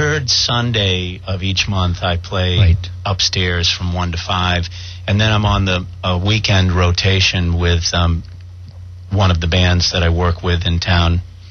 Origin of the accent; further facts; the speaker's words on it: Easton, Massachusetts, United States; I grew up in the Boston area, and I grew up just south of Boston, kind of moved out of the city and into the suburbs, and went to high school in a small town called Easton in Massachusetts.